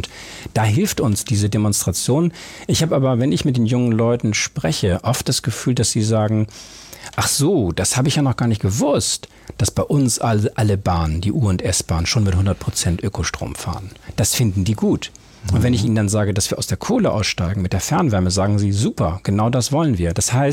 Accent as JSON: {"language": "German", "region": "Hamburg", "country": "Germany", "said": "Ich habe die längste Zeit meines Lebens ich in Hamburg verbracht und ich fühle mich durch und durch als Hamburger."}